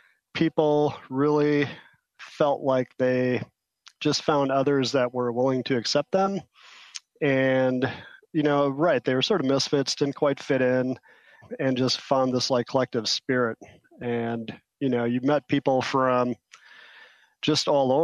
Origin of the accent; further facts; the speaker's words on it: Green Bay, Wisconsin, United States; growing up in Green Bay, which is very much Rust Belt, paper mills, factory workers, Green Bay Packers